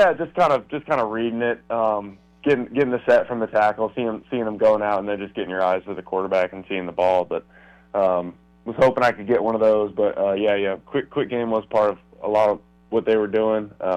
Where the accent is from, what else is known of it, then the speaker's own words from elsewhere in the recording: Indiana, United States; Man, I love it. Love the people there. Love the atmosphere. Definitely home for me.